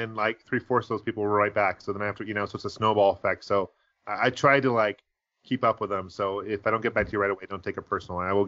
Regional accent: Seattle, Washington, United States; I'm from Seattle originally, so one of my best friends up there

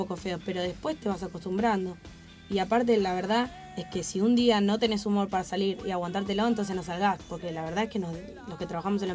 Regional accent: Corrientes, Argentina; born there; yo nací en Corrientes también, ¿no?

